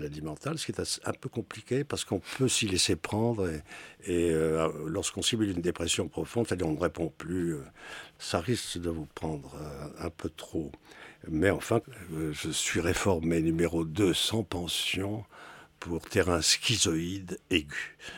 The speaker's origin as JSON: {"language": "French", "country": "France", "said": "pourquoi je suis français, qu'est-ce que je fais, qu'est-ce que ça veut dire de l'être"}